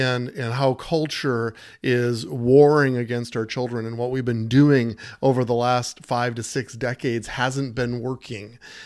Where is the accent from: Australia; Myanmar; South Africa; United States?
United States; I'm an American, and I love this country, and I care for it so much.